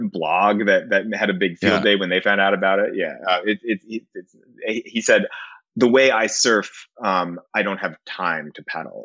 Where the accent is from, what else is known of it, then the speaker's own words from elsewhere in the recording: Israel; I'm an Israeli, like I was born in Israel and I'm Jewish.